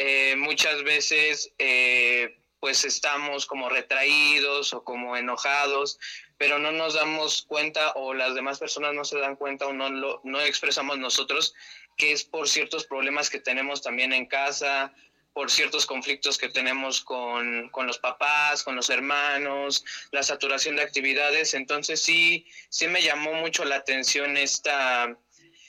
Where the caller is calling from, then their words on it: Amecameca, State of Mexico, Mexico; De aquí, de Amecameca.